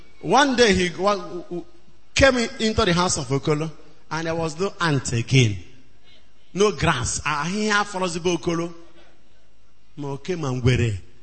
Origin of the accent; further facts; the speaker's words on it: Nigeria; I am not from Niger Delta. I am from Igbo land.